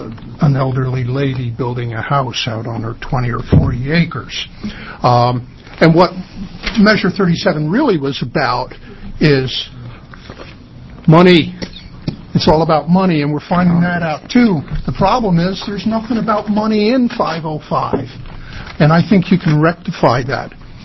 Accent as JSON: {"language": "English", "town": "Trout Creek", "region": "Oregon", "country": "United States", "said": "I'm also from Jefferson County, from the northern part up around Trout Creek."}